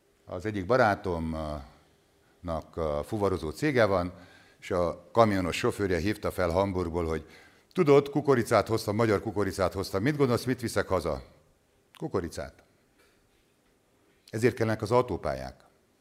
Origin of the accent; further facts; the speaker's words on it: Somogy, Hungary; born there; én somogyi születésű vagyok